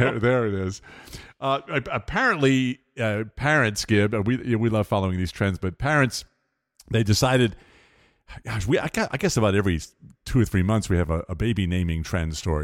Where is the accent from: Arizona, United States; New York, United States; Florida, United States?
New York, United States; I knew New York. I grew up on Long Island, but I'm a fish out of water.